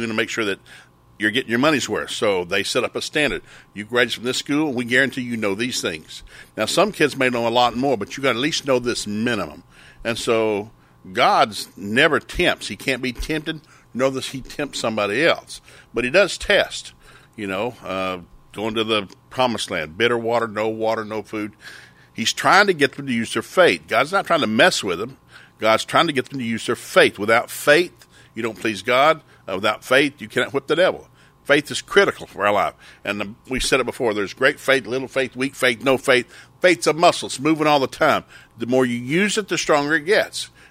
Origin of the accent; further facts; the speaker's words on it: Tennessee, United States; When I grew up in East Tennessee, you had to graduate with a C average.